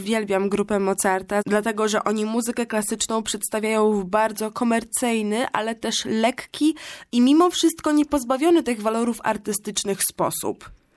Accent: Olsztyn, Warmian-Masurian Voivodeship, Poland; z Olsztyna, czyli można powiedzieć z moich rodzinnych stron. Pozdrawiam całą Warmię i Mazury.

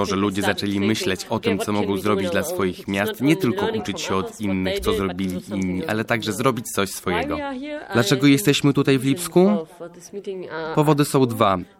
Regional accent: Tomsk, Tomsk Oblast, Russia; jestem z Tomska na Syberii.

